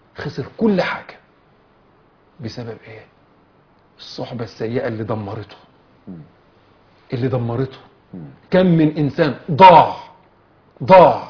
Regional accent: Damietta, Damietta Governorate, Egypt; عندنا في دمياط

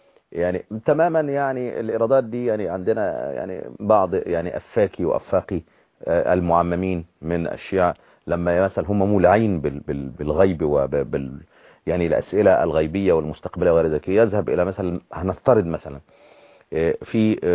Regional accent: Upper Egypt, Egypt; عندنا في الصعيد

